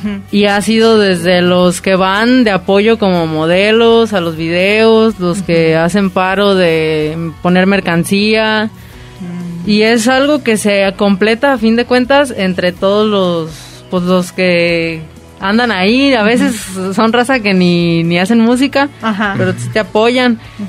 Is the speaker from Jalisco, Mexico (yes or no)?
yes; Ocotlán, Jalisco, Mexico; Sí, yo soy de aquí, de Ocotlán.